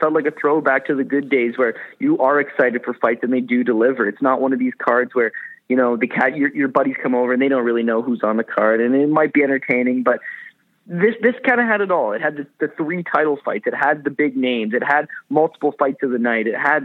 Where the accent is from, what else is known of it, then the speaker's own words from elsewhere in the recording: Toronto, Ontario, Canada; I'm from Toronto. I love the city.